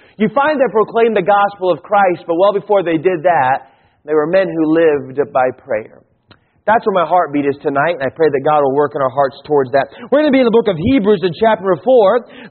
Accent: Marana, Arizona, United States; I was raised in Tucson, Arizona, actually Marana.

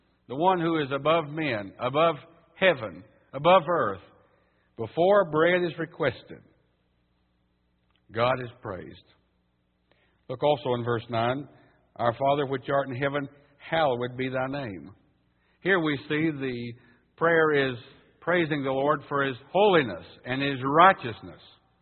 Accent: Jefferson City, Missouri, United States; By the way, I grew up in Jefferson City, so this is home to me

